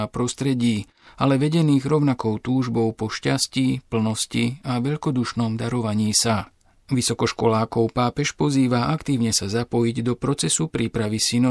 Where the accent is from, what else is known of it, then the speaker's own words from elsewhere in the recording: India; Slovak is a second language; tak v Indii, odkiaľ pochádzam, je dnes najväčšou výzvou pre mladých náhla a rýchla globalizácia